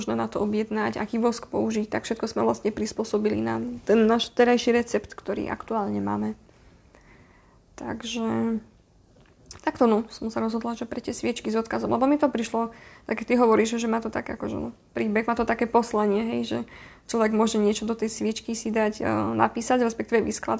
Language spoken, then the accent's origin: Slovak; eastern Slovakia, Slovakia; to u nás na východe je taký zvyk